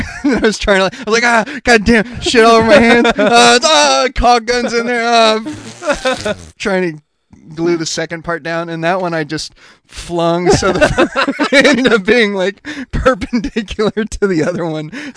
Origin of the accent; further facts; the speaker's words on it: San Antonio, Texas, United States; You know, when growing up in San Antonio, we lived in this sprawling ranch house.